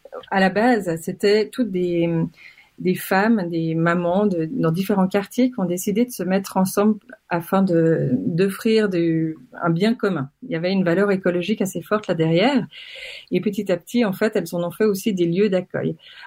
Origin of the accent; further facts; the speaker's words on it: Geneva, Switzerland; Je suis née à Genève, j'ai grandi ici.